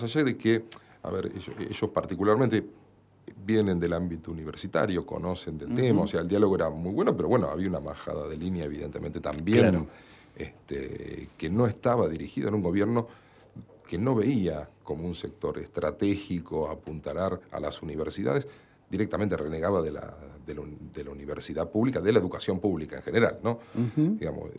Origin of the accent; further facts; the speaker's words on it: Avellaneda, Buenos Aires Province, Argentina; Yo soy de acá de Avellaneda. Uh-huh. Soy abogado. Yo estudié en la UBA.